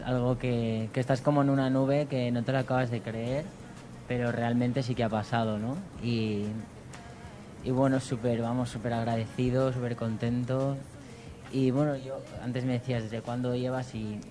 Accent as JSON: {"language": "Spanish", "town": "Tarragona", "region": "Catalonia", "country": "Spain", "said": "Tarragona."}